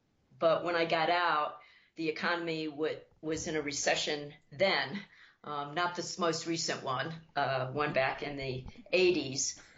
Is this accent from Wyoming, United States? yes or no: no; Alaska, United States; we're residents of Alaska, and that's still my home state, the last frontier.